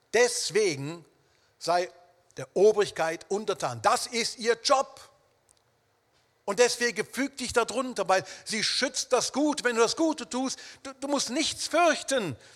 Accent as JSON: {"language": "German", "town": "Wuppertal", "region": "North Rhine-Westphalia", "country": "Germany", "tie": "born or raised there", "said": "Und ein paar von denen trafen sich ganz in der Nähe, wo ich aufgewachsen bin, in Wuppertal, im Ortsteil Barmen. Das ist so ein kleiner Teil von Wuppertal."}